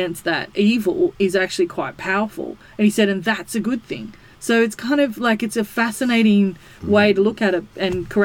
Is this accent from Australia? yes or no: yes; Bathurst, New South Wales, Australia; It's personal for me because I grew up in Bathurst. I was there in 74 when this was all happening.